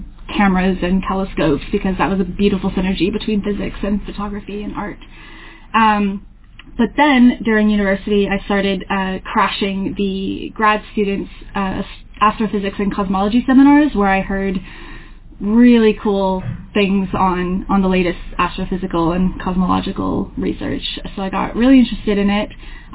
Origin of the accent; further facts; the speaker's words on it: Hampton, New Hampshire, United States; So, I'm originally from Hampton, New Hampshire in the U.S.